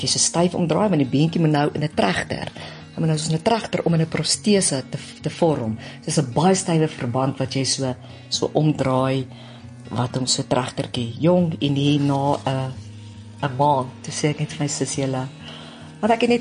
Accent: China; now in South Africa; ek kom van China af

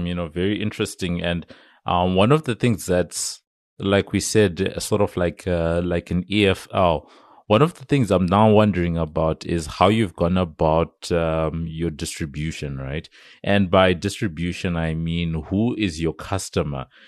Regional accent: Zimbabwe; When I grew up, I grew up in Zimbabwe

